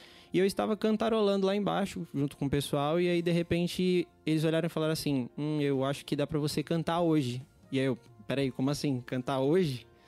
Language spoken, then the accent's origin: Portuguese; Guarulhos, São Paulo, Brazil; Eu sou de Guarulhos, desde nascença mesmo. Nascido e crescido em Guarulhos.